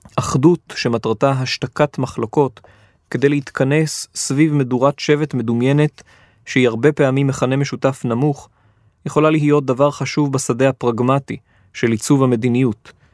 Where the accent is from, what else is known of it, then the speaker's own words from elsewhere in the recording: Jerusalem, Jerusalem District, Israel; נכון שגדלתי בחממה ירושלמית ליברלית שבה שמאל דתי זה לא אוף מוזר